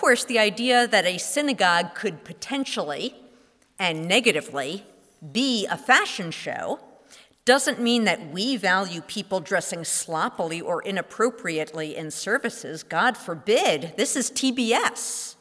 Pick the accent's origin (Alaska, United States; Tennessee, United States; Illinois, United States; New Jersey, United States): New Jersey, United States; When I was growing up in Northwest New Jersey, the worst thing you could say about another synagogue was